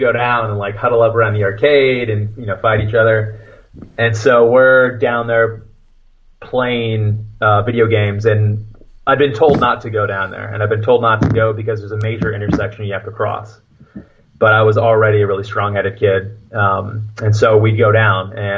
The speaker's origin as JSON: {"language": "English", "town": "Simi Valley", "region": "California", "country": "United States", "tie": "born or raised there", "also_born_or_lived": "Fresno", "said": "I was born around Fresno and moved down to Simi Valley when I was at the age of five."}